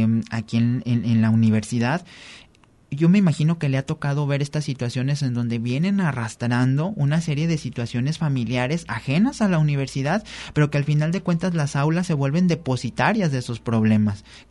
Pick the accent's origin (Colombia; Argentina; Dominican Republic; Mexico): Mexico